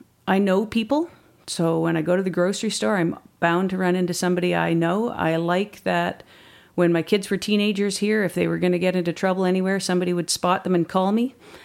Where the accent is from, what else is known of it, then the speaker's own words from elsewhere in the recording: Quebec, Canada; also born or lived in Ontario; I was born in Quebec, and we moved around lots of little mining towns in Ontario and Quebec because my dad was a mining engineer. And I met my husband in Kelowna in 1993, and we moved here in the spring of 94. So I think I've been here for 27 years.